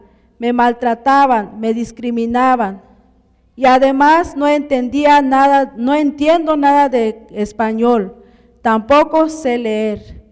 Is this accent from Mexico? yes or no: yes; Mitontic, Chiapas, Mexico; vengo de Mitontic, sufrí desde pequeña. A los 11 años, mis padres me vendieron con el trago.